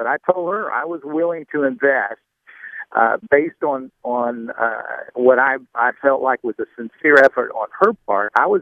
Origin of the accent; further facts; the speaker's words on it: North Carolina, United States; I come from North Carolina, and in basketball, they call that the four-corner stall